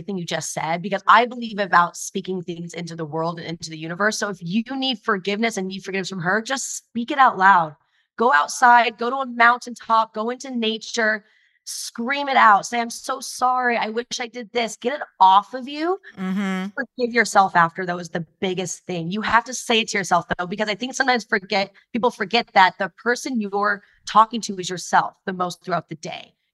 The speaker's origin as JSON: {"language": "English", "region": "Utah", "country": "United States", "tie": "born or raised there", "said": "But I grew up in Utah."}